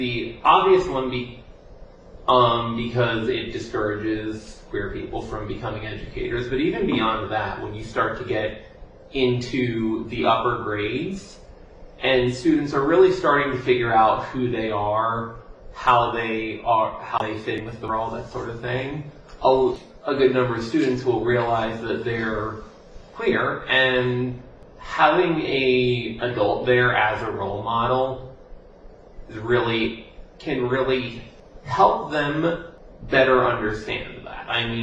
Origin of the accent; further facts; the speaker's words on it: Pennsylvania, United States; is because I grew up in Bucks County and actually graduated from Penn Ridge School District